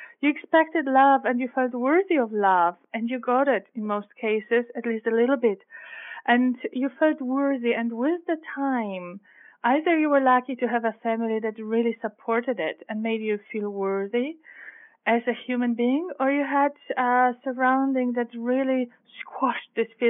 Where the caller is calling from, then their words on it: Austria; I'm calling from Austria in Europe, the sound of music land.